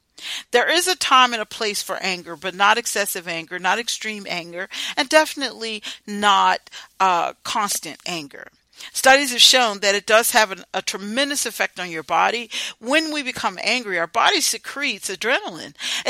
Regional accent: United States; not just as a veteran, but as an American

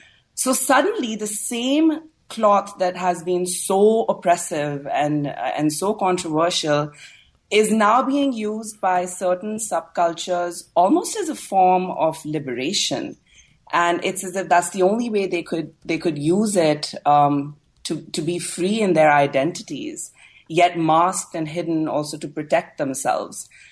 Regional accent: Pakistan; I was born and raised in Pakistan.

